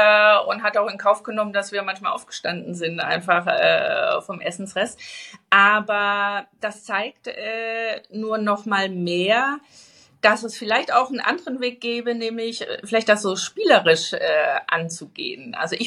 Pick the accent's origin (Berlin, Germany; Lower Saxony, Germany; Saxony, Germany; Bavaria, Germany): Bavaria, Germany; an meine Kindheit erinnern im Bayerischen Wald, also mein Vater gestandener Bayer, meine Mutter kommt aus dem Schwarzwald